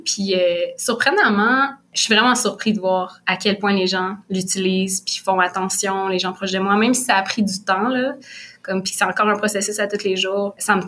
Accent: Quebec, Canada; also born or lived in Toronto; moi, j'ai 28 ans. Je suis taureau. Je viens de Lanaudière au Québec. J'ai vécu 5 ans à Toronto.

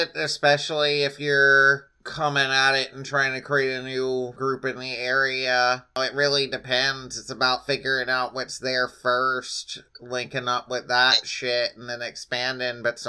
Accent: Louisiana, United States; I mean, growing up in Louisiana, I always thought it rather backwards in a lot of ways

